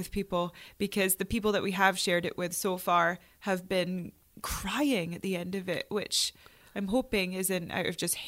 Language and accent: English; Inverness, Scotland, United Kingdom; it's set in my hometown, Inverness in Scotland.